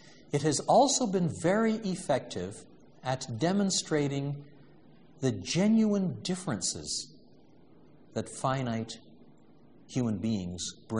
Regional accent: Quebec, Canada; born or raised there

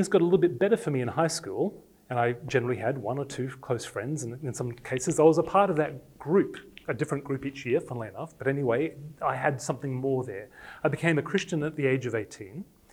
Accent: Australia; accent: English; now in England; I was born in Australia, but I was born to English parents, so I had an English accent, and I was in Australia.

